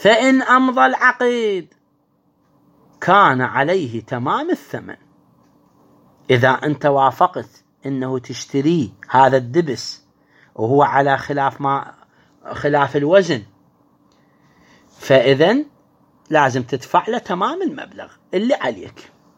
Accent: Iraq

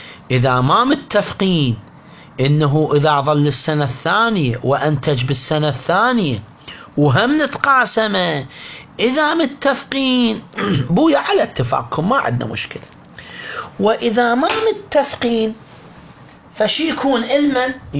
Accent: Iraq; احنا عندنا بالعراق

